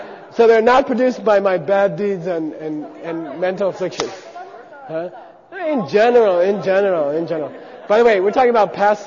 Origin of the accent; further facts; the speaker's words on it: United States; come on, I grew up in America.